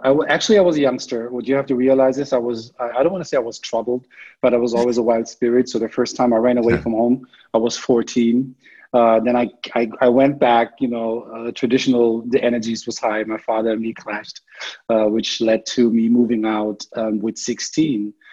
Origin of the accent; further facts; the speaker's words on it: Germany; also born or lived in New York / Chicago; I'm born and raised in Germany, though my family, my father is black. He's from the States. He's from Virginia. And so I had the pleasure of going back and forth. I lived in the States for some time.